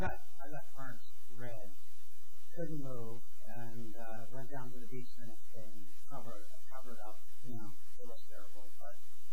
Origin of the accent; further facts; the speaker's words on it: Fredericton, New Brunswick, Canada; So, because I'm from the Maritimes, Fredericton, you know, it's always been a rough place.